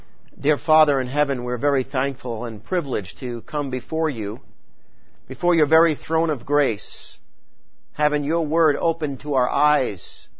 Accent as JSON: {"language": "English", "region": "New York", "country": "United States", "tie": "born or raised there", "said": "particularly having been born and raised on Long Island. I get to have some bagels and now some pizza after the service."}